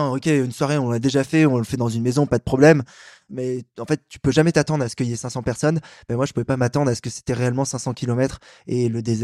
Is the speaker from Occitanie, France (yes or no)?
no; Paris, Île-de-France, France; Moi, je suis un Parisien qui prend le métro, qui est mon pass Navigo